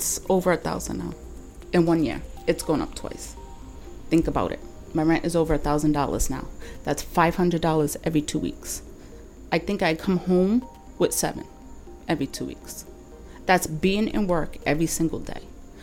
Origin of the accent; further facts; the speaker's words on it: Providence, Rhode Island, United States; I'm from Providence, born and raised.